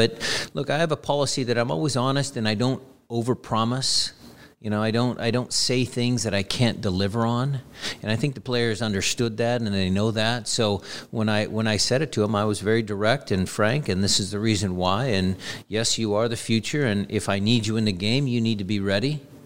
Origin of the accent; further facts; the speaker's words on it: Seattle, Washington, United States; So that I take a lot of pride as a guy born and raised in Seattle that day was an event, a massive event for our city, for our club, for the Pacific Northwest